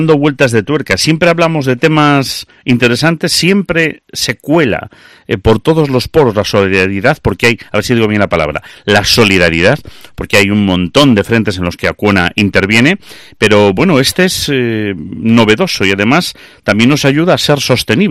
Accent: Galicia, Spain; Digo cuentiñas, pues somos gallegos, ¿no?

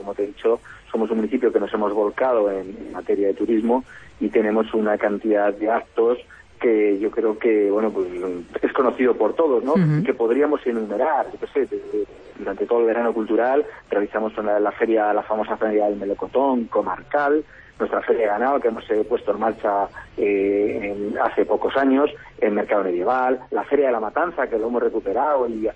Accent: Navaluenga, Castile and León, Spain; a mí me gusta Navaluenga porque es mi pueblo, porque es donde yo nací, porque es donde me crié

